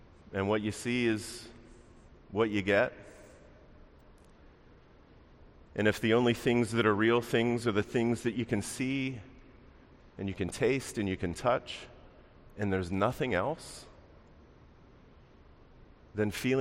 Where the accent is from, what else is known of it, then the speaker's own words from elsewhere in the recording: Baltimore, Maryland, United States; when I heard about that bridge collapse in my hometown of Baltimore